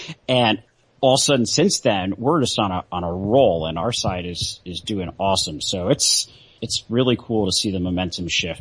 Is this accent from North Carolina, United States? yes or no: yes; North Carolina, United States; it was basically this time last year when we lost in North Carolina, my home state, and we ended up with a new amendment that went the wrong way